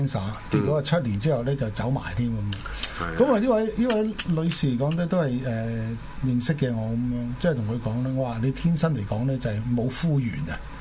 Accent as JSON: {"language": "Cantonese", "country": "China", "said": "那麼我們中國人來說呢"}